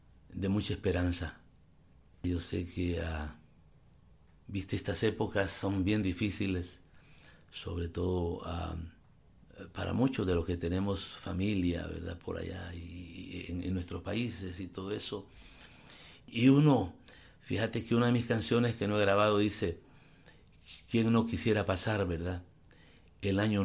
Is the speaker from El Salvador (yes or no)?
yes; El Salvador; Y te lo digo porque en mi país, El Salvador, prácticamente nuestra lengua náhuatl, ya son poquitos todavía los nahuablantes que tenemos.